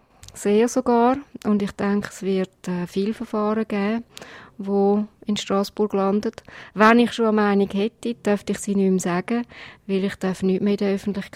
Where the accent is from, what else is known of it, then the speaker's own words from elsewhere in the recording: Switzerland; Ich bin eine Schweizerin, so wie Sie auch. Bin da aufgewachsen, da sozialisiert und ich fühle mich auch sehr verbunden mit der Schweiz und den schweizerischen Werten